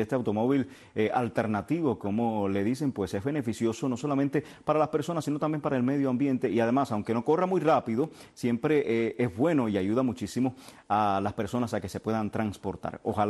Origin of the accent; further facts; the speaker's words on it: Cuba; inventores somos todos los cubanos